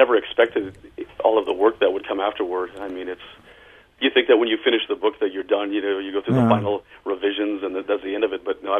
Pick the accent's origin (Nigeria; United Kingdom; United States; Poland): United States; Michigan; I grew up by the other border, up by Canada, and... so I went from one border to the other, you know, up in northern Michigan, in a sparsely populated area in the Upper Peninsula of Michigan